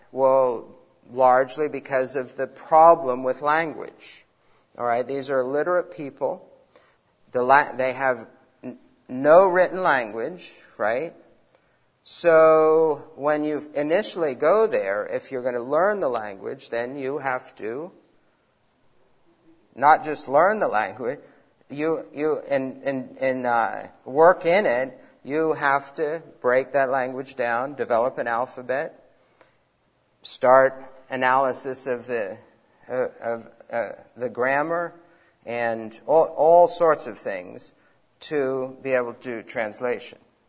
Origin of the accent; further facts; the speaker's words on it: Papua New Guinea; growing up in Papua New Guinea, because of the multitude of languages, there's, just like in Africa, which has Swahili, a trade language, there's a trade language in Papua New Guinea. And growing up, that's what I learned to speak, the trade language, not the tribal language